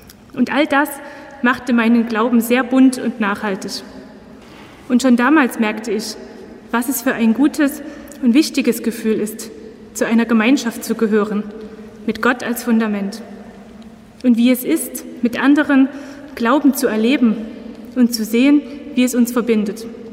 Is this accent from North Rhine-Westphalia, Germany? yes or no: no; Großenhain, Saxony, Germany; Seit meiner frühen Kindheit in meiner Familie, in meiner Heimatgemeinde in Großenhain bei Dresden und vor allem in der Jugend.